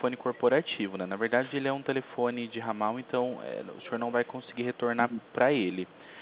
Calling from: Jundiaí, São Paulo, Brazil; Eu falo de Jundiaí.

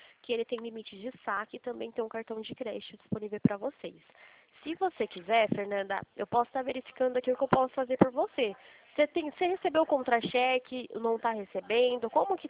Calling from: Limeira, São Paulo, Brazil; Eu falo aqui de Limeira, São Paulo.

